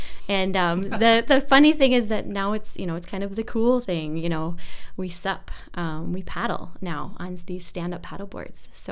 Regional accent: Minnesota, United States; Born and raised in Minnesota, but not the Lakes Country, actually.

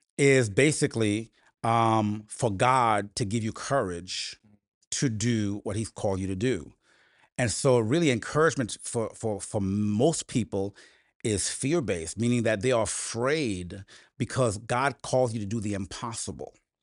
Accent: Port-au-Prince, Ouest, Haiti; now in United States; I am originally from Port-au-Prince, Haiti, which is this little country, you know, south of Florida, 600 miles, I believe.

